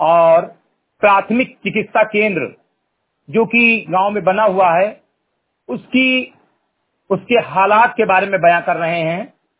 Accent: Mirgarhai, Uttar Pradesh, India; ग्राम सभा से मिर्गढ़ई विकासखंड मेनपुरवा जनपद बहराइच का मूल निवासी हूं

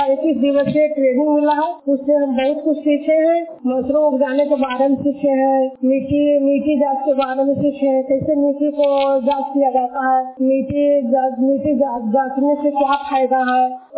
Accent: Goprain, Bihar, India; मैं ग्राम गोपराइन की रहने वाली हूँ और मेरा प्रखंड नाबीगंज है और पंचायत मेरा नौरा है।

